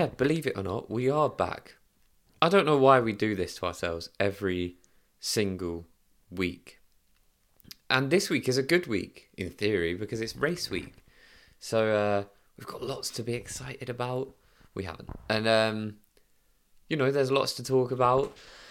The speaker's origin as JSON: {"language": "English", "country": "United Kingdom", "said": "I mean, look, we're British."}